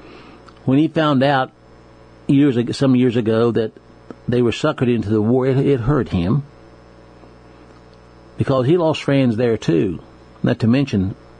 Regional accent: United States; I knew America was the best, and I was proud of being American.

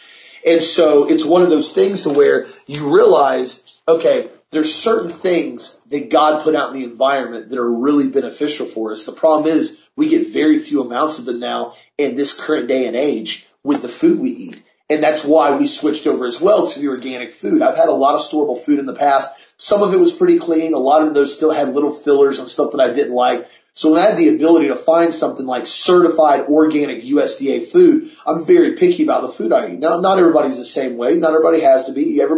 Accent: Florida, United States; I grew up in Florida, dealt with numerous hurricanes my whole life

